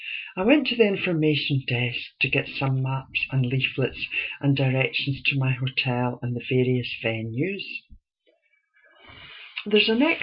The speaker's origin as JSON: {"language": "English", "region": "Scotland", "country": "United Kingdom", "said": "Being Scottish, I was well prepared for cold weather"}